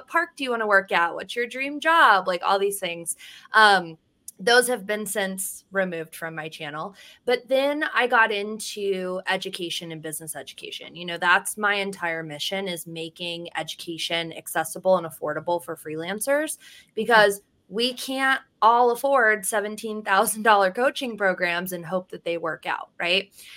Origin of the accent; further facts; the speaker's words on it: Cleveland, Ohio, United States; So I came from Cleveland, moved to Austin.